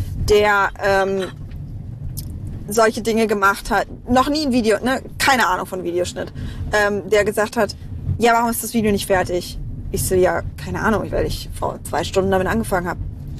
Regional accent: Bavaria, Germany; now in Berlin, Germany; Ich komme ursprünglich aus einer sehr, sehr, sehr kleinen Stadt in Unterfranken namens Hammelburg.

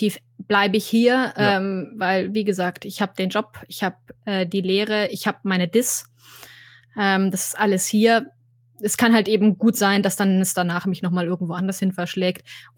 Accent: Bavaria, Germany; ich habe so einen guten Teil meiner Kindheit in Oberbayern verbracht und einen anderen guten Teil in Oberfranken.

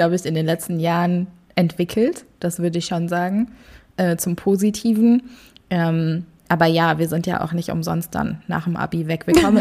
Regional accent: Wuppertal, North Rhine-Westphalia, Germany; Und ich bin in Kronenberg groß geworden.

